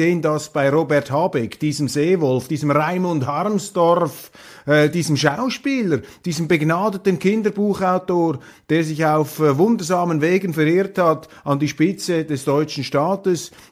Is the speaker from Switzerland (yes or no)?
yes; Switzerland; Meine Damen und Herren, ich bin enttäuscht als Schweizer, dass Sie das zugelassen haben.